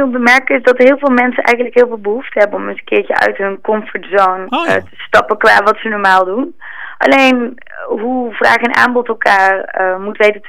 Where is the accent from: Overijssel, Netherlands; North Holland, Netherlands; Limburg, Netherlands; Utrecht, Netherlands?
North Holland, Netherlands; Amsterdam; dat wij het helemaal niet weten als Amsterdammers